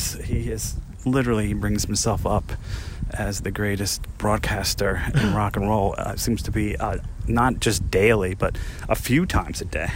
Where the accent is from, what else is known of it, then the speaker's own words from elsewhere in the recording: New Jersey, United States; I actually know him. I grew up in North Jersey